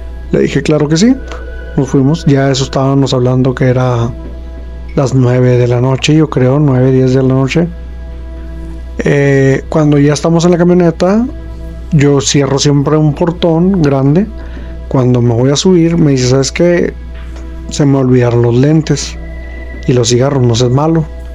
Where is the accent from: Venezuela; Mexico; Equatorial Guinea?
Mexico; Chihuahua; soy del estado de Chihuahua